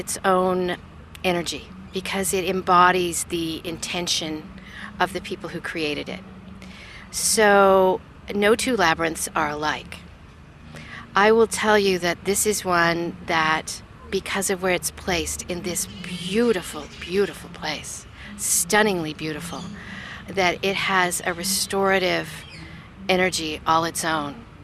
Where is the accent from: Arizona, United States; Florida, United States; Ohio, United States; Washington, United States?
Washington, United States; Seattle; I'm from Seattle, Washington.